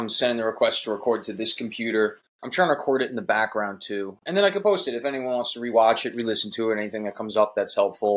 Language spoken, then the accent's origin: English; Smithtown, New York, United States; Where am I from? I'm from Long Island, New York. The town I grew up in is Smithtown.